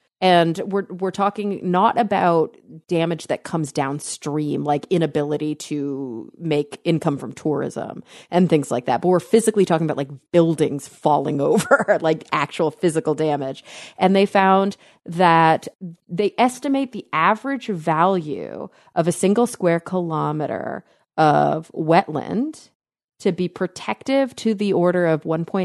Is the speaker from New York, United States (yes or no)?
no; Texas, United States; you know, I'm from Texas. I have a lot of friends who still live there.